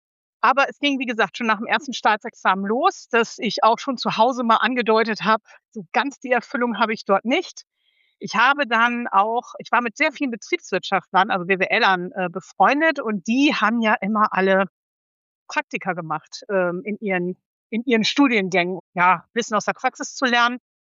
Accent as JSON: {"language": "German", "town": "Hanover", "region": "Lower Saxony", "country": "Germany", "said": "ich komme aus Hannover"}